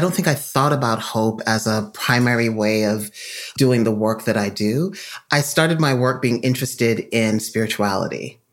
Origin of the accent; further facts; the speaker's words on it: Jamaica; now in United States; So I grew up in Jamaica, came to the United States.